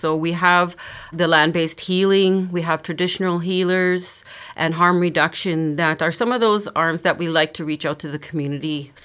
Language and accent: English; Peguis First Nation, Manitoba, Canada; I'm from Peguis First Nation, and I did grow up in Peguis. I had both parents. They were teachers in the community, so it was a very stable environment that I grew up in.